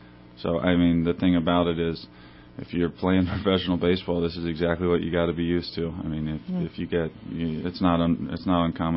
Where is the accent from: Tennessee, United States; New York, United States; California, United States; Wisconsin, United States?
California, United States; Marysville; I know I'm from Marysville, and the Marysville Gold Sox have been playing in the Horizon Air